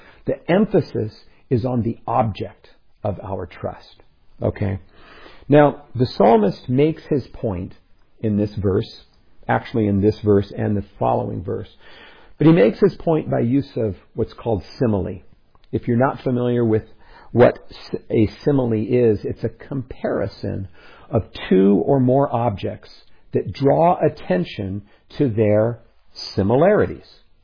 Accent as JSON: {"language": "English", "town": "Los Angeles", "region": "California", "country": "United States", "tie": "born or raised there", "said": "I grew up right here in the West San Fernando Valley. And every day of my life, I have seen what we all know as the Chatsworth Mountains."}